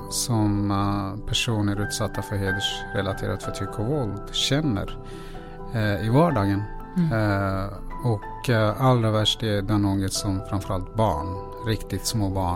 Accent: Iran; Swedish is a second language; moved away; Iran var ett speciellt land att växa upp i. Min generation var den generation som skulle få i uppgift att exportera Khomeinis budskap ute i världen.

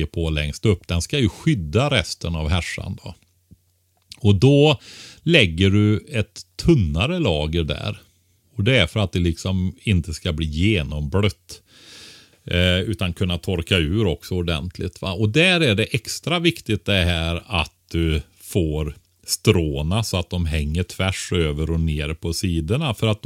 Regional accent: Västra Götaland County, Sweden; Nej, men alltså Västergötland där jag kommer från.

